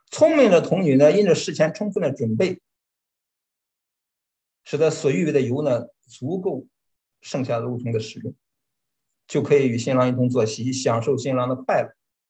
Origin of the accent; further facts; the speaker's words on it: Jinan, Shandong, China; 他知道我是济南人